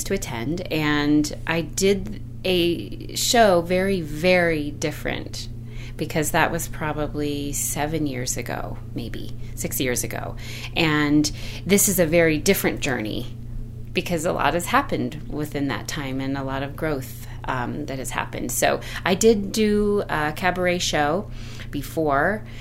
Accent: Glenwood Springs, Colorado, United States; especially coming from this small town. You know, I'm from Glenwood Springs.

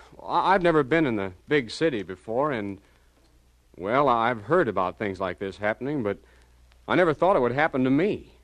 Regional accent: Arkansas, United States; No, Arkansas.

